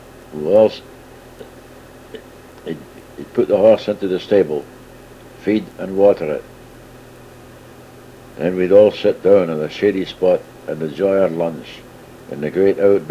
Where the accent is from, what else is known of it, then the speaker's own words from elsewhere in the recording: Glasgow, Scotland, United Kingdom; Glasgow, my father would rent a horse and carriage, a break wagon, as we called it